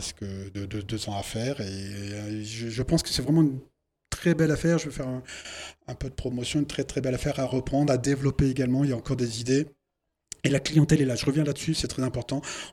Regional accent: Clermont-Ferrand, Auvergne-Rhône-Alpes, France; Je suis Clermont-Ferrand, je suis Auvergnat, avec des gens proches entre eux

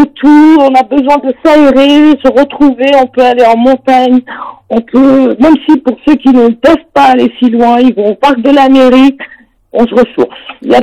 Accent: Barreau, Auvergne-Rhône-Alpes, France; now in Voiron, France; Et sinon, moi, je viens de l'autre côté de la vallée du Brézégodon, du côté de Pontcharra-sur-Bréda, une petite commune qui s'appelle Barreau, notamment qui est connue pour son fort, pas loin de Chambéry. Et du coup, je viens de là-bas.

